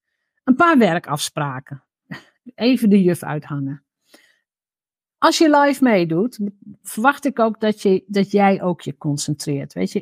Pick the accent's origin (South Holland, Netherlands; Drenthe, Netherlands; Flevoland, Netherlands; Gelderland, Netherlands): Drenthe, Netherlands; Nou, ik ben opgegroeid in Drenthe.